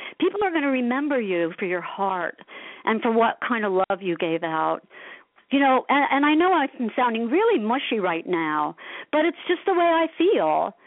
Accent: Asbury Park, New Jersey, United States; you know, growing up in Asbury. You had that Asbury Park attitude, you know.

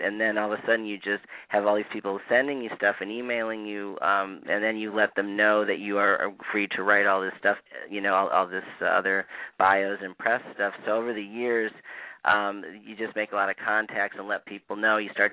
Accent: Chicago, Illinois, United States; now in Los Angeles, United States; I first started writing scripts like most people in LA, which is where I live. I'm originally from Chicago.

